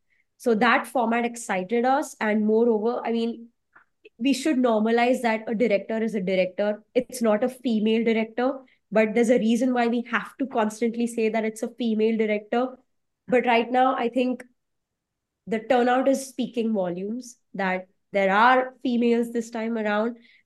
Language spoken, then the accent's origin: English; India; I mean, I'm an Indian, and this time we have an Indian film